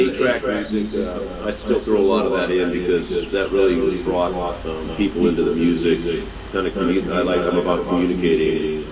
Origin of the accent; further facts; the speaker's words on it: Midwest, United States; But we're both from the Midwest, and there's definitely similarities. You know, a lot of the way that we grew up and the music we listened